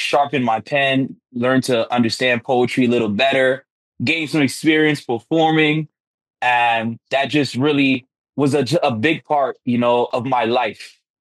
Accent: New York, United States; also born or lived in Miami; I've been a spoken word poet for 10 years now. I was born in Miami, Florida. I moved to New York, early childhood.

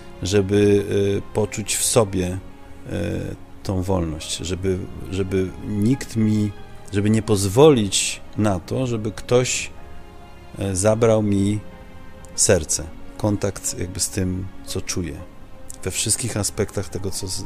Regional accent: Netherlands; now in Poland; bo ja dorastałem w Holandii, w rzeczywistości, w której wszystko było wolno.

